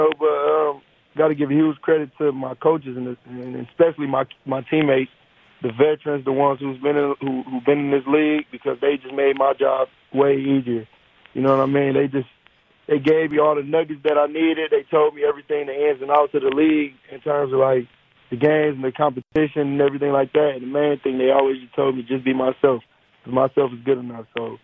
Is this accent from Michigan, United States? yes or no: yes; Detroit, Michigan, United States; So, you know, I'm from Detroit.